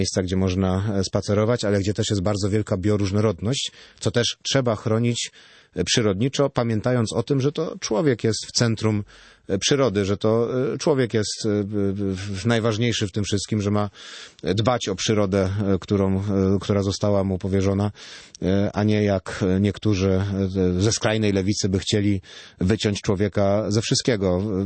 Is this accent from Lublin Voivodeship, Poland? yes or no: no; Racibórz, Silesian Voivodeship, Poland; mój Śląsk też, bo jestem z Raciborza przecież, ze ziemi raciborskiej, z tego regionu pięknego